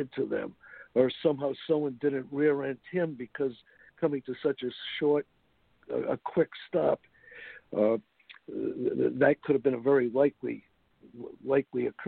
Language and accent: English; Woonsocket, Rhode Island, United States; they were heading back to our hometown, not only Don and Sandra's, but my hometown of Woonsocket, Rhode Island.